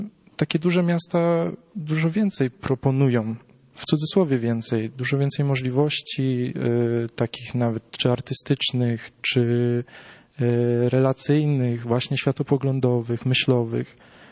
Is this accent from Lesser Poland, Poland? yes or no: yes; Grybów, Lesser Poland, Poland; ja pochodzę na przykład z takiego małego miasta, no 6,5 tysiąca mieszkańców, więc to powinna być wieś, ale pozdrawiam Grybów, jeśli ktoś tam słucha. Natomiast no u nas jest dosyć mocna parafia, dosyć dużo osób uczęszcza na mszę świętą.